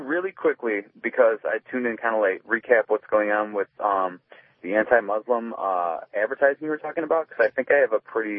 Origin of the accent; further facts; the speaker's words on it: Inkster, Michigan, United States; I obviously grew up in America. I grew up in Inkster, but our family's from Poland and Malta. So, I mean, we came over here, I would say, to escape World War II.